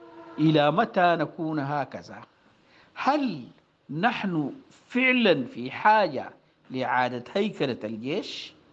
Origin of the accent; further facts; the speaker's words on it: Sudan; خاصة وإنه وجداننا كسودانيين والتربية